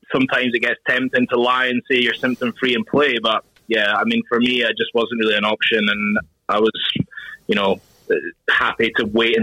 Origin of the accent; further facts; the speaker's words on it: Scotland, United Kingdom; If, like, for me being a Scottish international, I'm obviously not an EQP, English qualified player